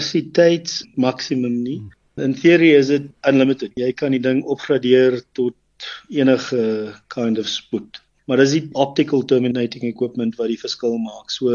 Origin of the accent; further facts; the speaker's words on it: Roodepoort, Gauteng, South Africa; Ja, ek is van Johannesburg af, van Roodepoort eintlik. Daar gebore en groot geword en skool gegaan in Roodepoort.